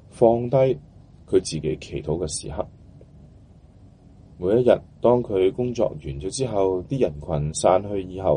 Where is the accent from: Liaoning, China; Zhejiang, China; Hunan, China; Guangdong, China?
Guangdong, China; 我们广东人说人生不如意事十常八九